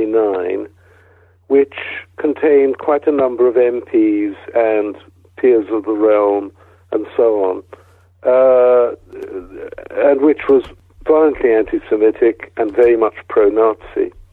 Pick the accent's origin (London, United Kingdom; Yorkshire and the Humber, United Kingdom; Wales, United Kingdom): Wales, United Kingdom; I come from Wales, and it seemed the right place to go at that stage